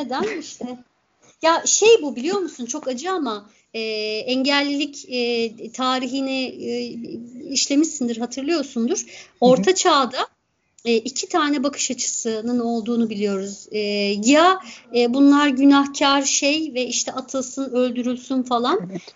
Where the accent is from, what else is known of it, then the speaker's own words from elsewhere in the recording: Ordu, Turkey; Ben şimdi kendi memleketimi söyleyeyim. Kimse darılmasın.